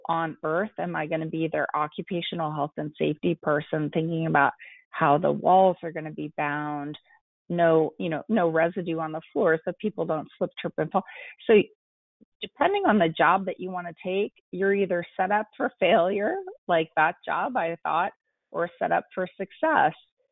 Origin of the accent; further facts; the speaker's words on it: Washington, District of Columbia, United States; So Washington, D.C. is my hometown.